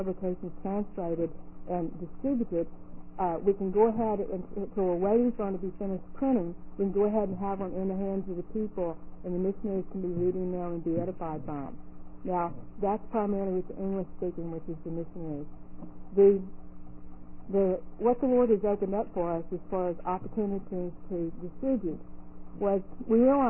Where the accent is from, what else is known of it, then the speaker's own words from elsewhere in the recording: Arkansas, United States; my brother said that I have some kind of a strange accent now. I'm from Arkansas, maybe an Australian, learning Spanish.